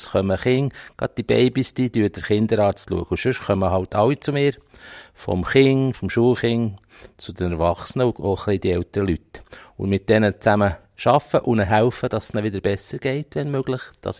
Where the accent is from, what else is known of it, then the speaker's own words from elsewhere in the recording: Switzerland; Bei uns in der Schweiz ist es so